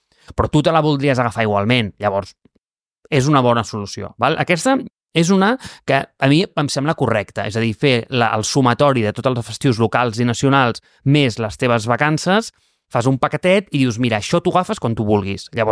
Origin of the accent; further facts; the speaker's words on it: Barcelona, Catalonia, Spain; perquè tu, com a barceloní, l'operació d'aquí d'Espanya no tenia una implicació molt gran amb Alemanya